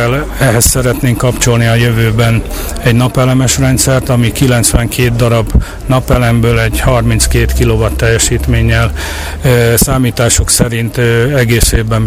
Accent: Gyula, Békés, Hungary; Itt születtünk, volt lehetőségünk elhagyni a megyét, az országot, soha nem mentünk el. Itt maradtunk

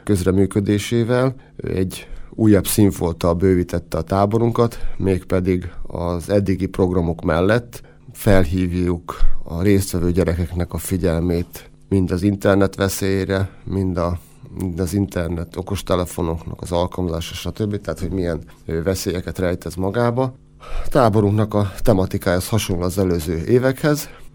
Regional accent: Gyula, Békés, Hungary; Gyulaiként igyekeztünk gyulai vállalkozókat megnyerni arra, hogy a programokban részt vegyenek.

